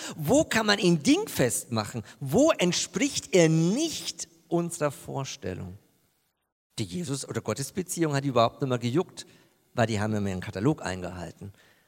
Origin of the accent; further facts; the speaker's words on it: Bavaria, Germany; Also ich habe eine richtige Frau, nämlich eine Schwäbin, als Franke